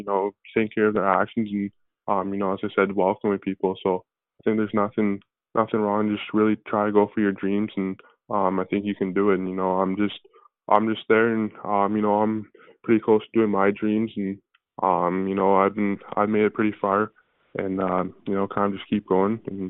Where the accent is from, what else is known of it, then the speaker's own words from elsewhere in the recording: Newmarket, Ontario, Canada; I've been lucky enough in my young hockey career and, just growing up in Newmarket and, and all my friends.